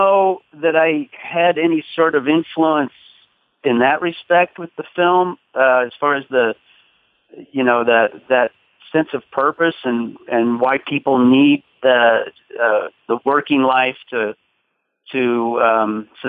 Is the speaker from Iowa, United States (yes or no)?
yes; Iowa, United States; it's about a man who rides a lawnmower across my home state of Iowa